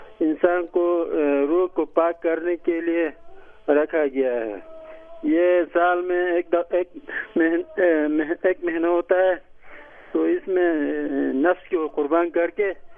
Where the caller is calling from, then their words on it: Sikandarabad, Gilgit-Baltistan, Pakistan; بات کر رہا ہوں، گلگت کے سکندر آباد نگر سے۔